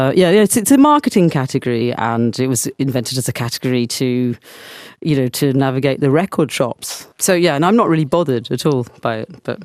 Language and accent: English; Sydney, New South Wales, Australia; also born or lived in London, United Kingdom; I was born in London, but I actually grew up in Sydney. And I started doing music as a teenager.